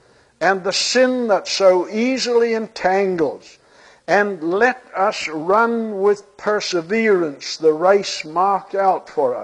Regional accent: New Zealand; they were very thin on the ground in New Zealand, my home country.

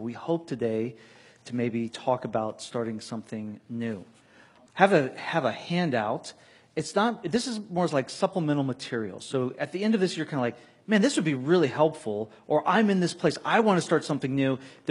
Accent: Tampa, Florida, United States; I come from Tampa, Florida, the land of Cuban sandwiches and the Tampa Bay Buccaneers

